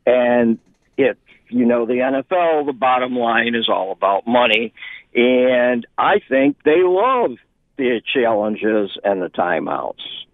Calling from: Englewood, Florida, United States; I'm calling from Englewood, Florida.

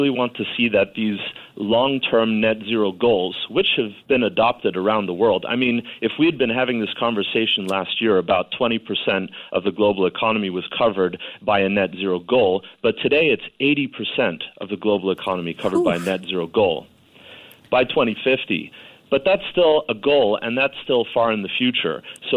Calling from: London, United Kingdom; And I'm dialing in from London, and here in the UK

